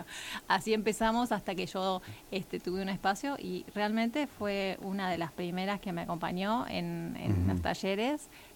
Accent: Río Gallegos, Santa Cruz, Argentina; born there; also born or lived in Buenos Aires / Río Grande / Ushuaia; Yo soy nacida en Río Gallegos.

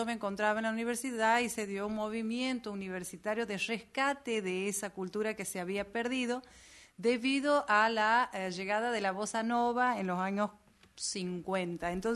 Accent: Monteros, Tucumán, Argentina; resulta que yo soy de Monteros, Tucumán

